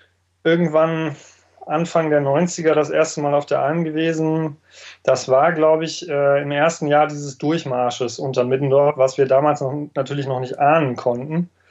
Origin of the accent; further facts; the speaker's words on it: Werther, North Rhine-Westphalia, Germany; Ich bin gebürtiger Ostwestfale, geboren und aufgewachsen in einem Vorort, der Werther heißt